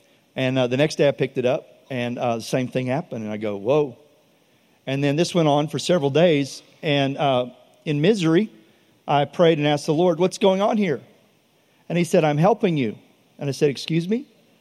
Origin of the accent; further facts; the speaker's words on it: Texas, United States; And tea, I'm from Texas. Iced tea, that is the national drink of this state.